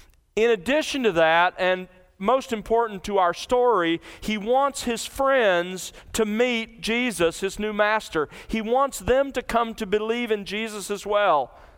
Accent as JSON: {"language": "English", "town": "Mobile", "region": "Alabama", "country": "United States", "tie": "born or raised there", "said": "Meals where I grew up in the South in Mobile, Alabama, were 2-3 hour events"}